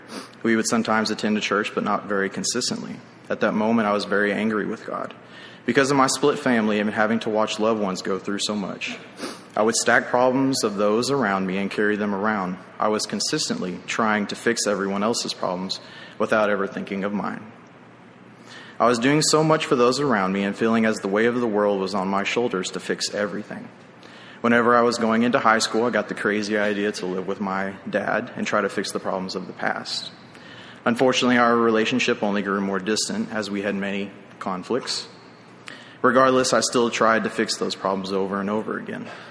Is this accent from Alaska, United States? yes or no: no; Wichita Falls, Texas, United States; also born or lived in Abilene, Texas; But I was born in Abilene, Texas in 1999, so I'm a 90s kid. That means I'm not 32. It means I'm 23. In 2002, my family moved to Wichita Falls because of the birth of my sister.